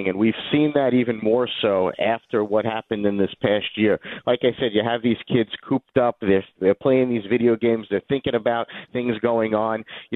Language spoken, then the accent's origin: English; New York, United States; also born or lived in Florida; I'm from New York and also from Florida, back and forth.